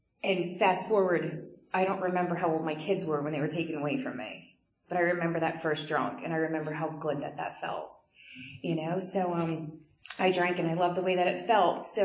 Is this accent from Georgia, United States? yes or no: no; Reading, Pennsylvania, United States; I'm from Reading, down in the city in Berks County. I grew up there.